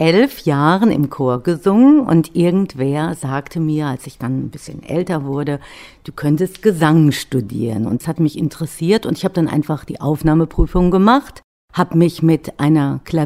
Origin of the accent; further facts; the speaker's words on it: Bochum, North Rhine-Westphalia, Germany; Jetzt komme ich auf meine Heimatstadt Bochum zu sprechen.